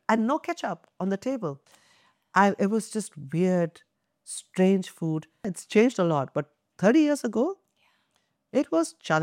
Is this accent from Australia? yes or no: no; India; when I was growing up in India